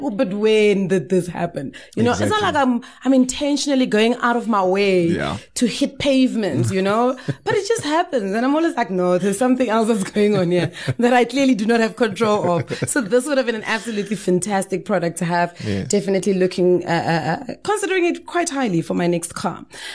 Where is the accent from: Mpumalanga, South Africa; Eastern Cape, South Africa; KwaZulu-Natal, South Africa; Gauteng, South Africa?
Mpumalanga, South Africa; Bushbuckridge; I probably check my tires because I'm from Bushbuck Ridge, right?